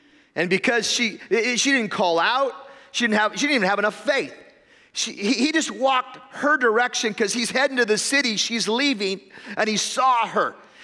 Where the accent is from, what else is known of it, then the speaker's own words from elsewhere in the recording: Fairbanks, Alaska, United States; I'm from Alaska. I'm from Fairbanks, Alaska, which means I flew here to talk to people who think they understand winter.